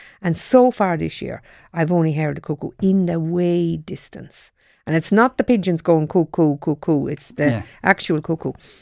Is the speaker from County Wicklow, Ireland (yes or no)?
yes; County Wicklow, Ireland; now in Shanagolden, Ireland; I moved from Wicklow to Shanagolden, you know, 31 years ago, and I never heard the cuckoo in Wicklow, where I come from.